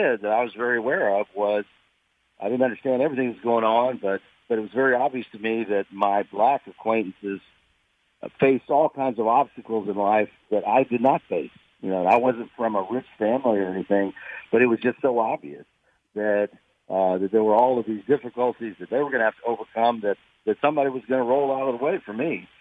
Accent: Mississippi, United States; growing up in Mississippi and in a town that was a majority black place.

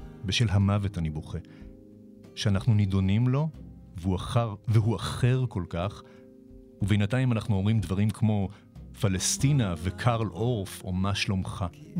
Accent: United States; אני מאזין כאמריקאי וכאיש רדיו

